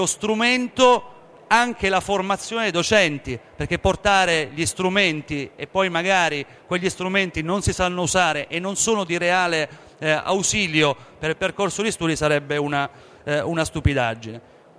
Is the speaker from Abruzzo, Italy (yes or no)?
yes; Abruzzo, Italy; lo abbiamo come abruzzesi tante volte evocato